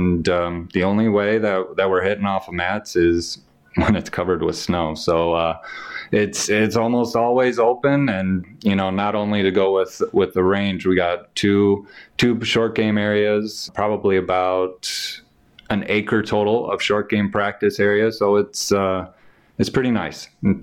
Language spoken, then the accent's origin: English; Mundelein, Illinois, United States; Yeah, I was lucky to play it in the early 2000s, and honestly, growing up in Mundelein, It was always the prized possession